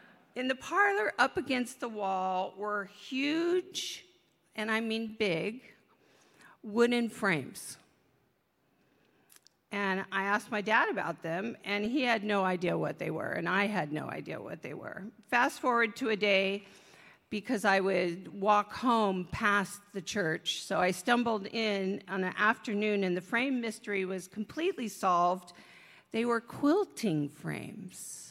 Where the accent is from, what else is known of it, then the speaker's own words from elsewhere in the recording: California, United States; also born or lived in Berkeley; My family and I moved from where I was raised in the San Joaquin Valley to Berkeley, California when I was in the sixth grade.